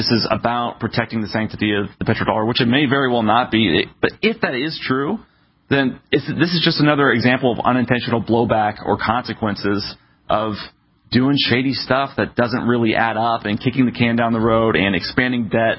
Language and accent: English; United States; But again, man, I don't want to take either side. I'm an American.